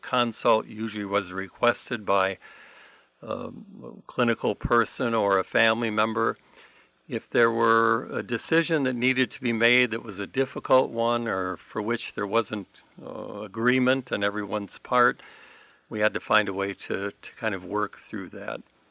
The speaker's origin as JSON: {"language": "English", "town": "Rockford", "region": "Illinois", "country": "United States", "tie": "born or raised there", "also_born_or_lived": "Glen Ellyn", "said": "Rockford, Illinois, about 90 miles northwest of Chicago."}